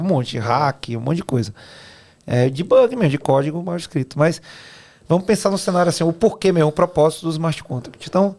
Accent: Bahia, Brazil; como bom baiano

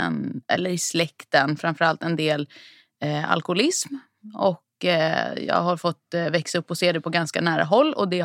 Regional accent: Saltsjöbaden, Stockholm County, Sweden; Jag är uppvuxen ute i Saltsjöbaden med mamma och pappa.

